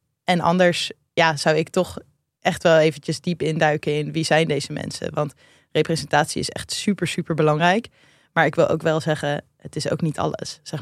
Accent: Rotterdam, South Holland, Netherlands; wij komen allebei uit Rotterdam.

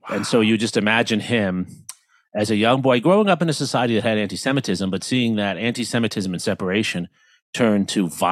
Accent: New York, United States; I had never gone to Washington Heights, even though I grew up in New York as a Jew.

